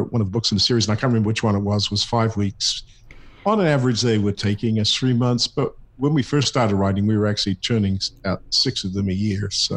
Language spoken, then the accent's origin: English; New Zealand; I was born and raised in the Plymouth Brethren denomination in New Zealand